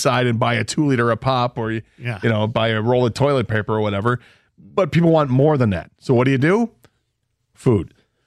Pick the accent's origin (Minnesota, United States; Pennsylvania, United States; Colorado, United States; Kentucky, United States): Pennsylvania, United States; Philadelphia; Tell Stoney, I grew up in Philly.